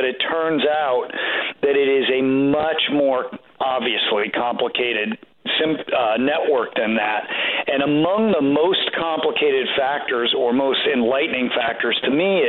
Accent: Colorado, United States; I grew up in Colorado, right near you guys.

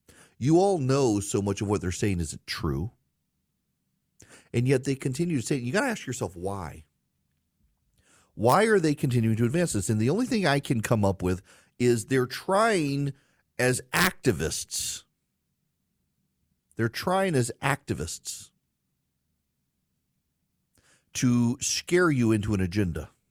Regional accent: Dubai, United Arab Emirates; also born or lived in Louisiana, United States; I grew up in the Middle East. It was hot in the summer.

